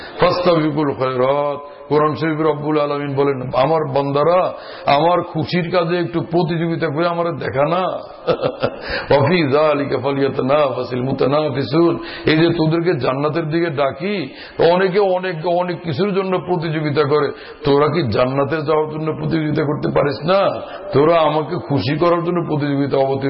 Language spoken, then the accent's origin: Bangla; Bhola, Barisal Division, Bangladesh; আমার বাড়ি ভোলা